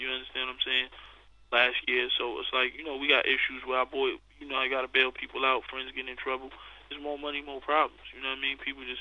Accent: Queens, New York, United States; We're the guys from the bottom. That's the main thing. We're from Southside Jamaica, Queens.

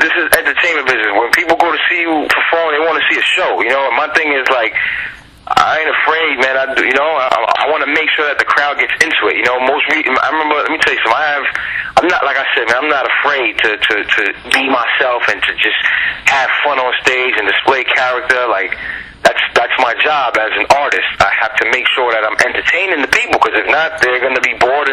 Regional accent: New York, United States; You know, growing up on the Lower East Side is nothing but different people. So that's a part of my life, definitely.

